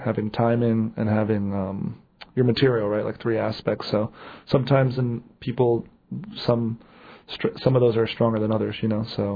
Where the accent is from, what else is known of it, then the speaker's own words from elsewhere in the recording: New Jersey, United States; also born or lived in New York City; now in Los Angeles, United States; I grew up in the East Coast of New Jersey. I was in New York City doing stand-up for about 7 years, and then I've been in L.A. for about 2.5 years.